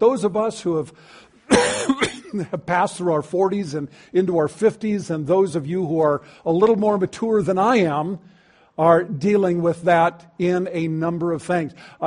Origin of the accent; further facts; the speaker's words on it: Hawaii, United States; My wife and I grew up in Hawaii. I used to do a lot of surfing.